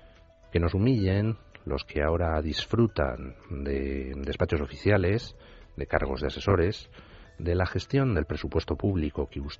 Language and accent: Spanish; Spain; como español.